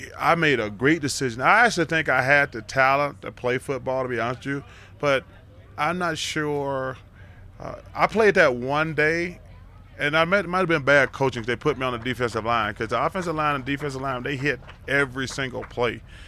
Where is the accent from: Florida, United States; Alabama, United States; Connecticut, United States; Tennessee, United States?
Alabama, United States; because growing up in Alabama, all we got is Alabama and Auburn football.